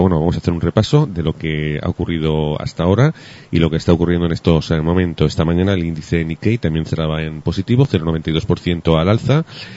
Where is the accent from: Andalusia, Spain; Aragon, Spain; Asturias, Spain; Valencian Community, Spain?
Aragon, Spain; Huesca; Y además yo soy de Huesca, que he pasado pues temporadas con 15 grados bajo cero en Jaca.